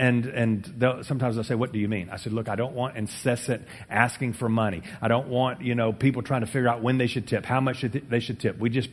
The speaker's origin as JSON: {"language": "English", "region": "Oklahoma", "country": "United States", "said": "See, I'm from Oklahoma. I know clouds."}